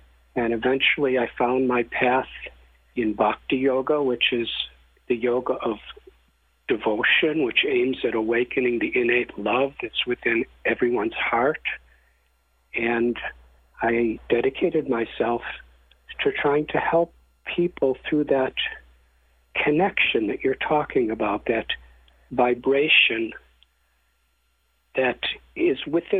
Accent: Highland Park, Illinois, United States; also born or lived in Chicago; I was born in Chicago. I grew up in Highland Park and Deerfield area.

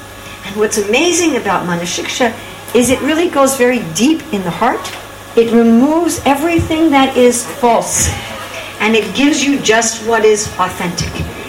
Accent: New York, United States; Also, because I'm from New York, I have no culture at all.

